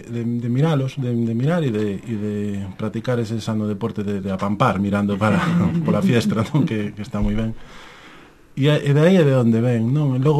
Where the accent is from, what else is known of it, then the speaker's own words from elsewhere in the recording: Galicia, Spain; na Ulloa, que é de onde son eu. Non de Palas de Reis, non de Monterroso, pero sí de Sabisbarra.